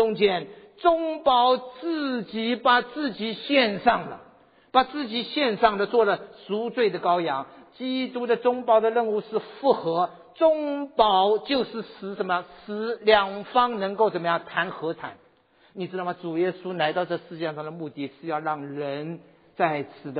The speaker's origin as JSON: {"language": "Chinese", "town": "Yancheng", "region": "Jiangsu", "country": "China", "also_born_or_lived": "Shanghai", "said": "我是江苏盐城人"}